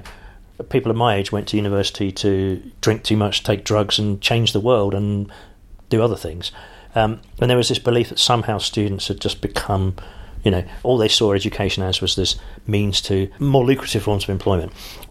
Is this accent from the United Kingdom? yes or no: yes; London, United Kingdom; But I am a Londoner to my core.